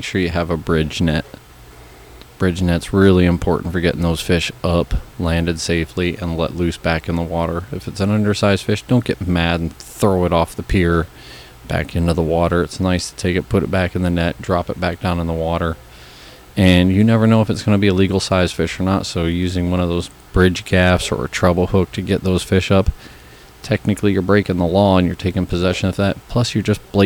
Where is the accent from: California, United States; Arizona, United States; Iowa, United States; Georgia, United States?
Arizona, United States; because I never knew anything about Calcutta poles when I came out here visiting from Arizona.